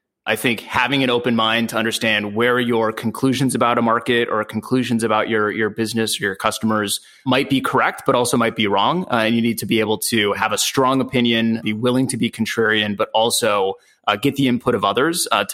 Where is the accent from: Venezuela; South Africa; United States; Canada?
United States; San Diego, California; So I'm from San Diego, California, but I hate surfing.